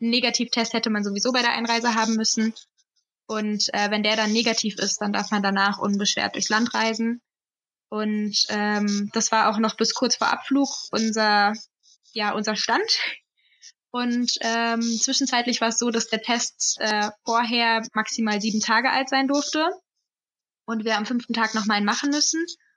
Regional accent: Hesse, Germany; Aber wir kommen ja aus Hessen und die Hessen trinken halt nun mal Apfelwein

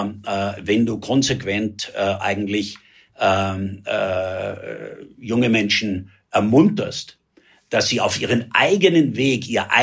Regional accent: Germany; born there; ich bin 1956 im Westen geboren.

